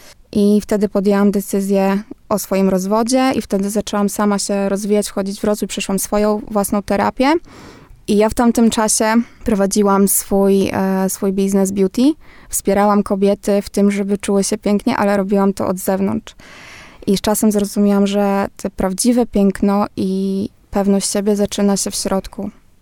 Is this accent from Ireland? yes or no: yes; Ireland; also born or lived in Poland; ja urodziłam się w Polsce, ale wychowałam się w Irlandii.